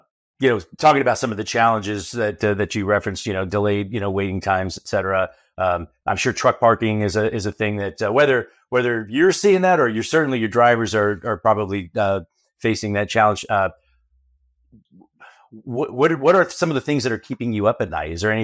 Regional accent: Los Angeles, California, United States; I'm a Dodger fan, and so I grew up in Los Angeles for most of my life, and most of the first 30 years of my life

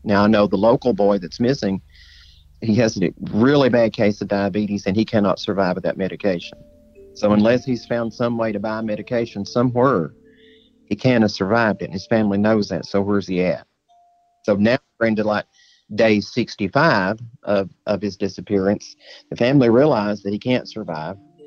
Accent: Tennessee, United States; My home state of Tennessee

